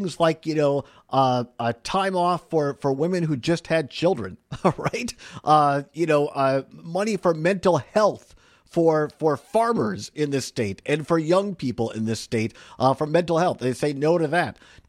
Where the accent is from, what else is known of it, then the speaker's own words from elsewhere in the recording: Richland Center, Wisconsin, United States; I grew up in Richland Center, Wisconsin, southwest Wisconsin, about halfway between Madison and La Crosse.